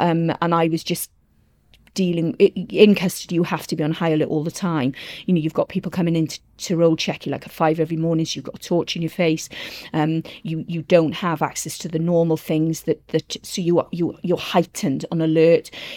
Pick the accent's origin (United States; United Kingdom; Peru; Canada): United Kingdom; Wales; and I'm Welsh, and there is a Welsh word, hiraeth